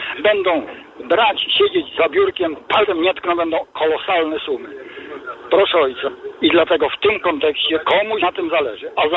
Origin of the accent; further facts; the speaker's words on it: Sieradz, Łódź Voivodeship, Poland; Proszę ojca, ja jestem z Sierada, prawda